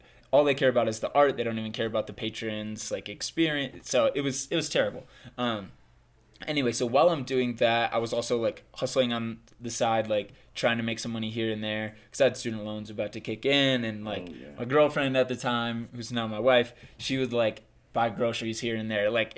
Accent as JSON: {"language": "English", "region": "Michigan", "country": "United States", "said": "I'm from Michigan, moved back to Indiana where I was going to college"}